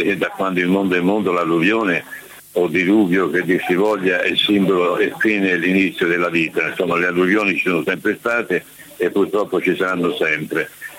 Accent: Tuscany, Italy; dobbiamo fare con da buon toscani dell'ironia su questo fatto

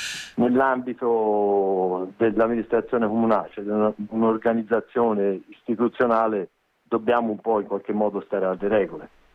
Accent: Florence, Tuscany, Italy; Siamo fiorentini, insomma, ci va bene tutto, il contrario di tutto

